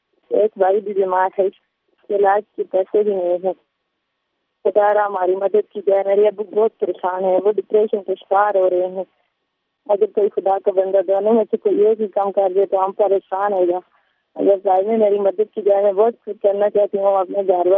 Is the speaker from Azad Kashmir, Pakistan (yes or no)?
yes; Chinari, Azad Kashmir, Pakistan; میں آزاد کشمیر سے گاؤں چناری میں رہتی ہوں. میں 1989 میں پیدا ہوئی